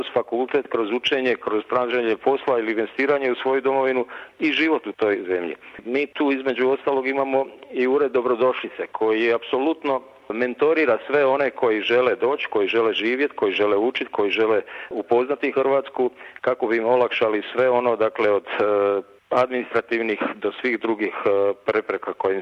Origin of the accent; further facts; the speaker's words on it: Vukovar, Vukovar-Srijem County, Croatia; dolazim iz Vukovara